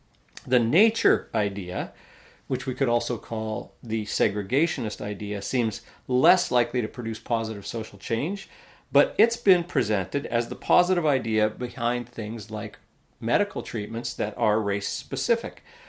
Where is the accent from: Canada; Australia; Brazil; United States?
Canada; As a Canadian cultural elite